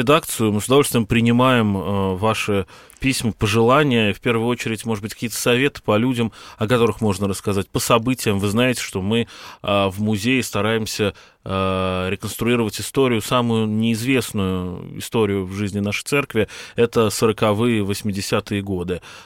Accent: Moscow, Russia; как общество, как москвичи

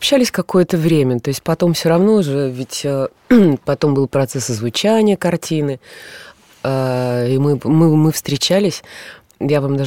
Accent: Minsk, Belarus; потому что я начинала в Минске. Я минчанка

